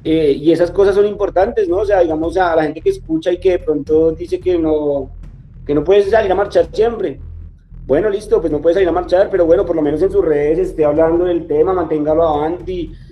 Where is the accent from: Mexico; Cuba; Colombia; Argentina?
Colombia; como pueblo colombiano, como clases subalternas, como clases populares